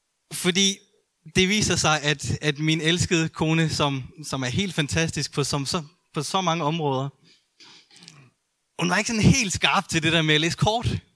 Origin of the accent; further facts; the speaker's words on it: Jutland, Denmark; vi er jo begge to født og opvokset i Jylland